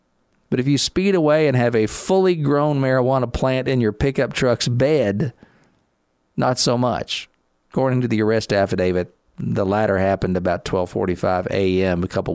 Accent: Kentucky, United States; So I've still got to find out who's going to be on the ballot here in my home state of Kentucky and make my decisions.

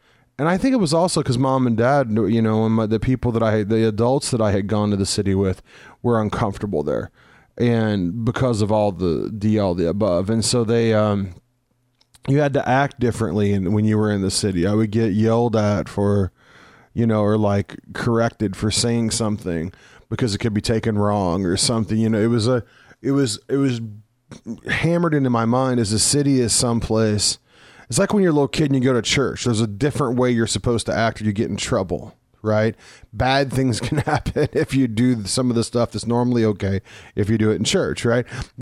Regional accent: Midwest, United States; also born or lived in West Coast; now in Denver, United States; But if I go back to my hometown or to a town like that, it's been so long since I lived in a really tiny town that in the Midwest that I'm actually uncomfortable there now.

